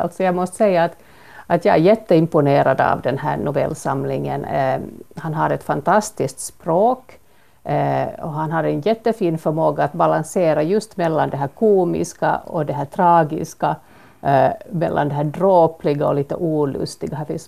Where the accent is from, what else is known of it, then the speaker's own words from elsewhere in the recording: Uusimaa, Finland; Ja, jag är nylänning